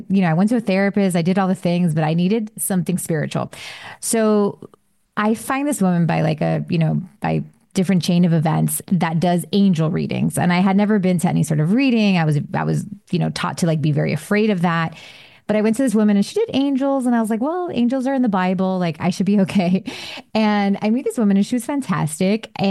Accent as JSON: {"language": "English", "town": "Miami", "region": "Florida", "country": "United States", "said": "I'm from Miami, so it must have been some sort of club situation."}